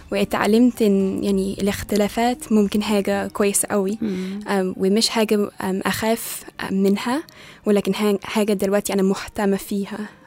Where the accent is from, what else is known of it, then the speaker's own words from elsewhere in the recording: England, United Kingdom; Arabic is a second language; فمامتي إنجليزية وباباي فرنسي وأنا عشت كبرت في إنجلترا ولكن كل الصيف أنا سافرت لفرنسا عشان أزور جدتي وجدي فكبرت في ثقافتين. وأعتقد في البداية كان صعب أن أنا أتعلم لغتين في نفس الوقت ودائما في بلدين